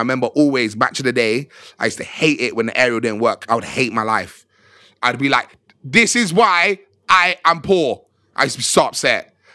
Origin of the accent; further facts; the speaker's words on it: Birmingham, West Midlands, United Kingdom; I'm from Birmingham.